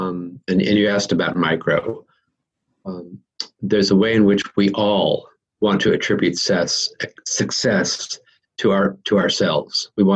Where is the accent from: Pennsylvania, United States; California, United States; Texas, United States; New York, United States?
California, United States; Beverly Hills; You know, I was born and raised in Beverly Hills, California.